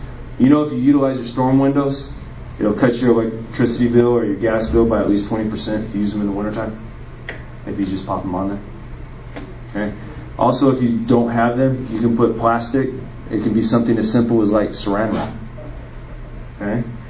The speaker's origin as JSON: {"language": "English", "region": "California", "country": "United States", "moved": "as an adult", "lives_now": "Raleigh, United States", "said": "I'm from California, so this is all pretty new to me. I've only been out here for about 4 years."}